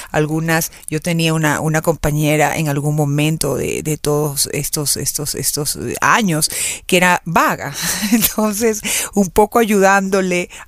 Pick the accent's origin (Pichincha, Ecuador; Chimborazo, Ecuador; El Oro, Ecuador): El Oro, Ecuador; Machala; porque al haber vivido parte de mi infancia en Machala, por ejemplo, donde, si bien es cierto, es una ciudad, por supuesto, muy querida para mis padres y para nosotras, yo no iba mucho